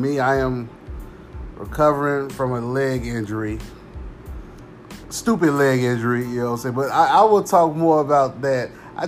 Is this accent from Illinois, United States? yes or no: yes; Chicago, Illinois, United States; I'm from Chicago, and I've seen a lot of that.